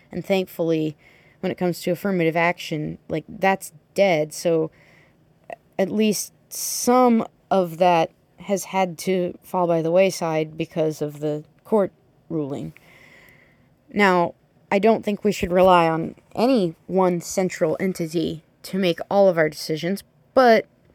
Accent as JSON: {"language": "English", "region": "the South", "country": "United States", "said": "that culture is Southern culture, which not only do I find that personally offensive as a Southerner"}